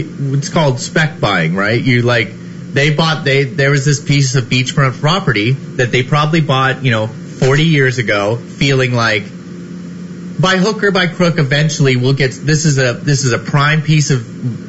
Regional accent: California, United States; I grew up in Southern California, so drought? Meh.

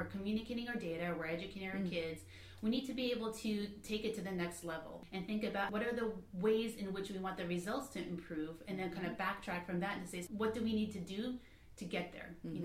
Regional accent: Brooklyn, New York, United States; So, who am I? Okay, so I'm an East Coast native. I was born in Brooklyn, New York. My parents came from a small town in Greece, actually.

